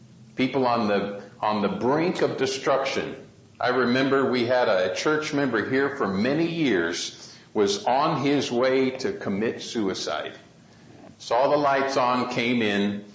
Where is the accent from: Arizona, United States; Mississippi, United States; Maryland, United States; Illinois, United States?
Arizona, United States; Tucson; simply because it's in my hometown around there in Tucson, and it's the Bighorn Fire.